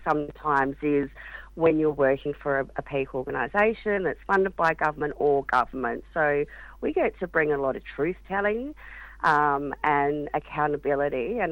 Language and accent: English; South Australia, Australia; if I was ever going to leave my home country in South Australia, I would like to come up here.